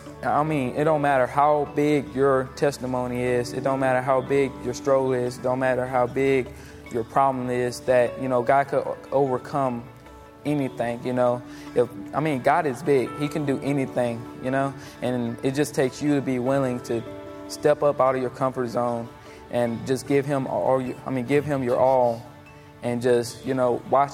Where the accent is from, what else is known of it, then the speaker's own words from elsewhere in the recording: Baton Rouge, Louisiana, United States; also born or lived in New Orleans; Hey, we was born in New Orleans. We was raised in Baton Rouge.